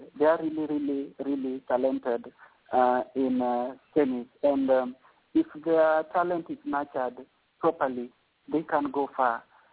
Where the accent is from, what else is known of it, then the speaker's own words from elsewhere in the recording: Kisumu, Kisumu County, Kenya; born there; English is a second language; I'm a Kenyan citizen, born in Kisumu City, in Western Kenya region.